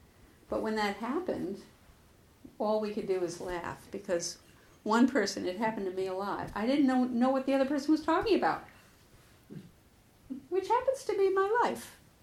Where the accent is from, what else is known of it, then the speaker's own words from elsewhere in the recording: New York, United States; And so fence, in the world that I grew up in New York, a fence was somebody who you'd bring stolen goods